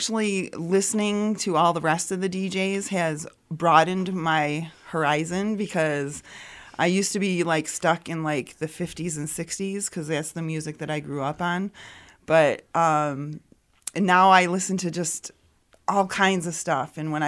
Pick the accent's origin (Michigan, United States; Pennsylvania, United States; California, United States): Michigan, United States; Detroit; now in Butte, United States; I came from the Detroit area.